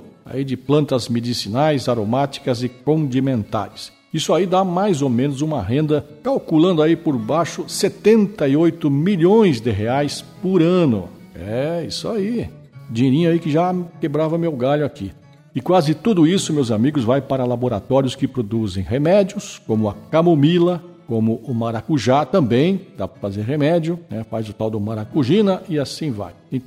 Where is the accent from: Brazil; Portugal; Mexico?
Brazil; Campina Grande do Sul, Paraná; os amigos de Campina Grande do Sul, a cidade onde eu nasci, né, minha cidade